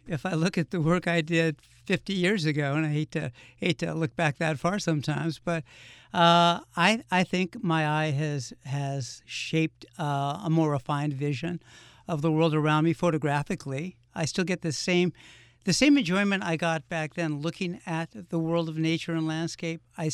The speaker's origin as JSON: {"language": "English", "town": "Los Angeles", "region": "California", "country": "United States", "tie": "born or raised there", "also_born_or_lived": "Martha's Vineyard", "lives_now": "Pioneer Valley, United States", "said": "I've lived in two places since growing up in Los Angeles. I moved to Martha's Vineyard and lived there for 13 years"}